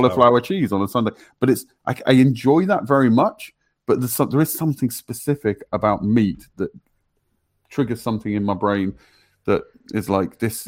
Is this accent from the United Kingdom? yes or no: yes; England, United Kingdom; I'm English and working class.